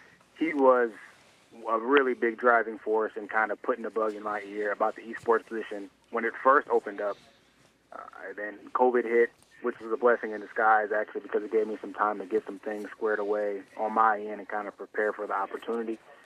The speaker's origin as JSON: {"language": "English", "town": "Elkhart", "region": "Indiana", "country": "United States", "said": "So, you know, I'm actually from Elkhart, Indiana. It's about 2 hours from here, from Adrian."}